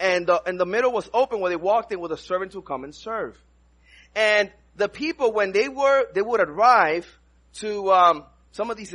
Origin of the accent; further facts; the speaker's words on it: New York City, New York, United States; also born or lived in Dominican Republic; I'm from the Dominican Republic, grew up in New York City